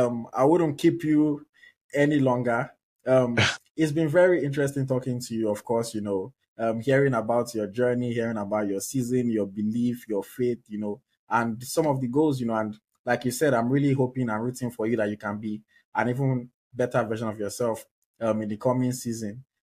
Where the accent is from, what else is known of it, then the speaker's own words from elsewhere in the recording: Nigeria; then of course we are going to all be excited as Nigerian fans, because I love to see, I really personally at least, and I know a lot of other Nigerians, we love to see our Nigerian players doing well